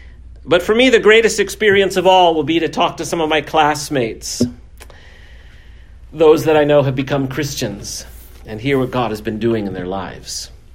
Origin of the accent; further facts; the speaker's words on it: Iowa City, Iowa, United States; Donna and I will be heading out to my hometown in Iowa City, Iowa, for my high school reunion.